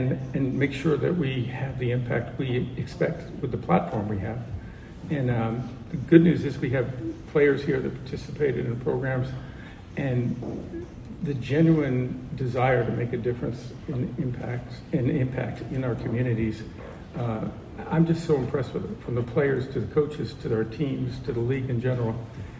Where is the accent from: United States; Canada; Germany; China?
United States; Washington, District of Columbia; As you know, I grew up in Washington, D.C. I spent a lot of time at the old RFK Stadium.